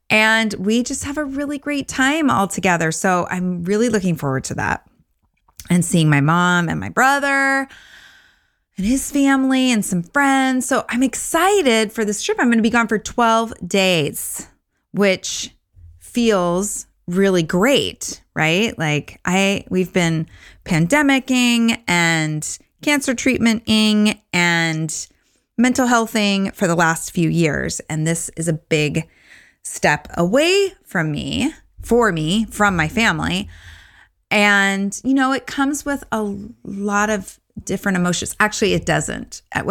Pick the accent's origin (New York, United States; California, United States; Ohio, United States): California, United States; I'm flying from Costa Rica to LA to spend time in Orange County, which is where I grew up, and go to my 30-year high school reunion.